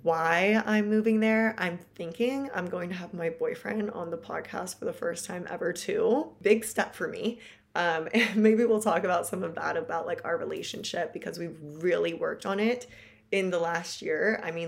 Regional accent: California, United States; I'm actually moving out of the state of California. And I'm born and raised in California. My family is in California.

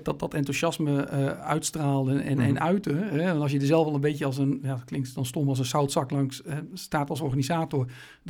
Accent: Meppel, Drenthe, Netherlands; Dat zijn we misschien, denk ik, als Noorderlingen in Meppel wat te nuchter voor of niet.

